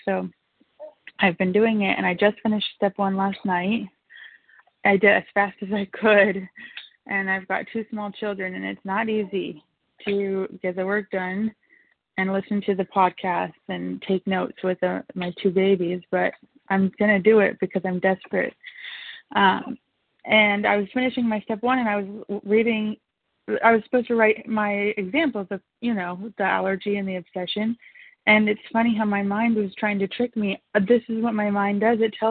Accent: Columbia, Tennessee, United States; I'm from Columbia, Tennessee

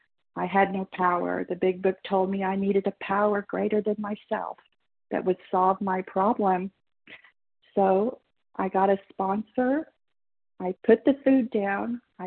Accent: Oklahoma, United States; I'm a recovered compulsive overeater. I'm from Oklahoma.

